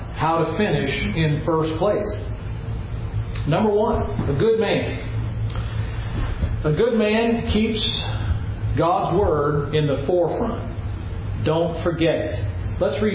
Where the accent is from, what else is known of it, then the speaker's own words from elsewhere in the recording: Lexington, Kentucky, United States; also born or lived in New York; I'm from Kentucky. I mean, I grew up in New York as a child, but I'm from up in Kentucky, Lexington, as a matter of fact